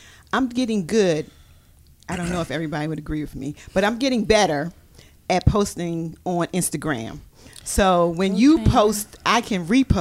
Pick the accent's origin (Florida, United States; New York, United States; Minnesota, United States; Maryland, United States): Maryland, United States; I'm from Maryland, but not from Baltimore, even though I claim Baltimore as my second home.